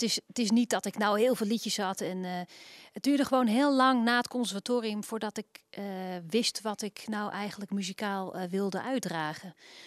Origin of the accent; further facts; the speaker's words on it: Utrecht, Netherlands; now in Rotterdam, Netherlands; ja, ik kwam uit de buurt van Utrecht